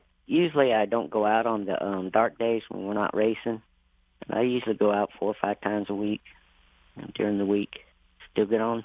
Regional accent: Rivervale, Arkansas, United States; Well, I grew up in Rivervale. That's about 5 miles away from Lepanto. It's a real, real small town.

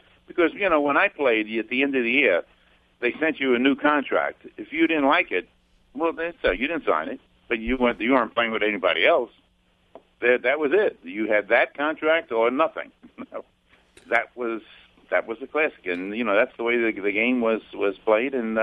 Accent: Queens, New York, United States; I'm from Queens. Donnie Trump is from Queens, all right?

